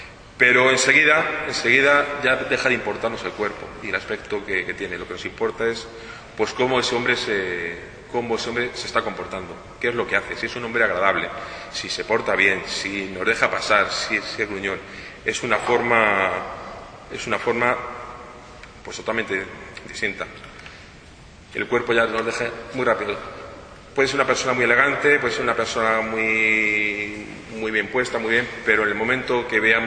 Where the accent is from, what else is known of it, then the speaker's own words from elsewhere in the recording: Madrid, Community of Madrid, Spain; Yo he vivido siempre de pequeño en Madrid. Y en Madrid, en el centro de Madrid.